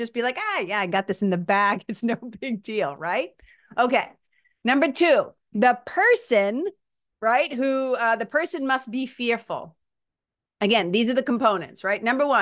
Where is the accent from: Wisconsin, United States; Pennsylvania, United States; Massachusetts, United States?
Massachusetts, United States; I come from New England, right? I come from Massachusetts, right? The home of the massholes, where everything was like, suck it up and stuff it down.